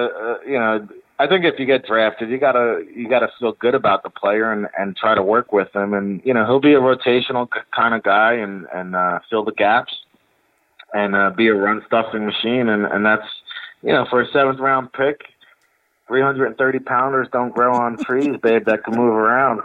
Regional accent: New Jersey, United States; Yeah, you know, growing up in Jersey, believe it or not, babe, I was a big Elway guy.

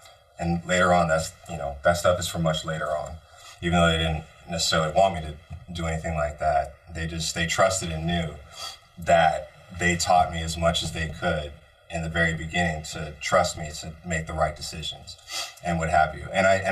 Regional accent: California, United States; So growing up in the Bay Area, cannabis is always around

